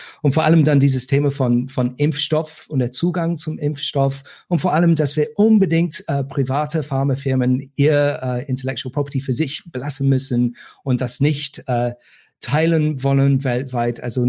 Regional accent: United Kingdom; now in Germany; In meiner Heimat Großbritannien sind die Zahlen wirklich sehr erschreckend

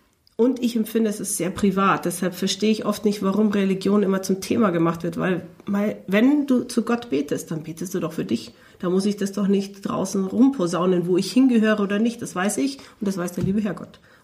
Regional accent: Turkey; Also, ich bin Türkin und ich habe einen deutschen Pass. Okay. Aber ich bin weder türkisch-deutsch noch deutsch-türkisch, also...

